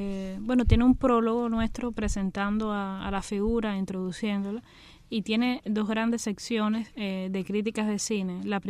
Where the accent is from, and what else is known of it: Cuba